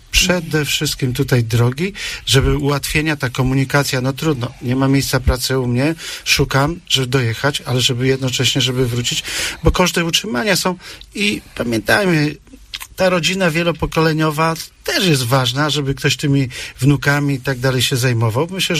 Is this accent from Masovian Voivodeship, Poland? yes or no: no; Opole Voivodeship, Poland; Proszę Państwa, ja kiedy jestem gdzieś w kraju, i mówię, że jestem z Opolszczyzny